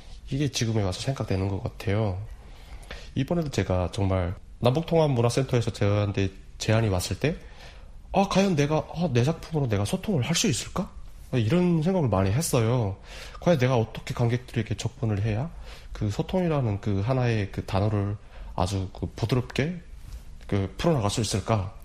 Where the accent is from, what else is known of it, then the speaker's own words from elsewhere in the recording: North Korea; now in South Korea; 제가 또 이렇게 남한에서 또 공부를 하면서 나이도 정말 만학도고 북한에서 왔고